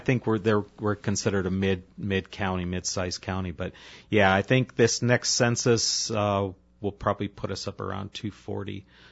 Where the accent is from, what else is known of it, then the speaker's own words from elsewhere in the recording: Arizona, United States; That's one thing I like best about growing up in the Verde Valley was our rural nature and the entire county, even Prescott and Prescott Valley, you know, the two larger population centers, you still feel very rural even when you're in downtown Prescott.